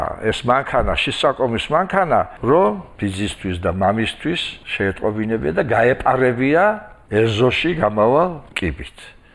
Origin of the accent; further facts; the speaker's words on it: Tbilisi, Georgia; დავიბადე თბილისში, გავიზარდე თბილისში და სხვაგან არ მიცხოვრია. ძალიან მიყვარს ჩემი უბანი, ვაკე. ჩემი ქუჩა ლეთის ქუჩა იყო